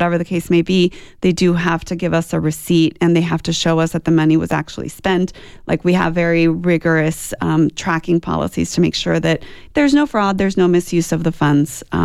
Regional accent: Douglas, United States; One of the things growing up in Douglas that I've found

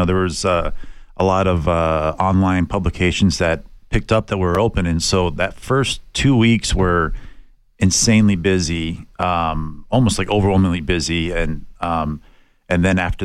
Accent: Tucson, Arizona, United States; I thought I had a high spice tolerance growing up in Tucson

